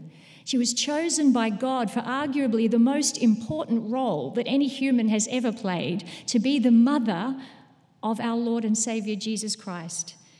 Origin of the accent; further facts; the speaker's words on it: Australia; accent: Australian; I was Ma Shepherd, and they wanted me to utilise my Australian accent for that one.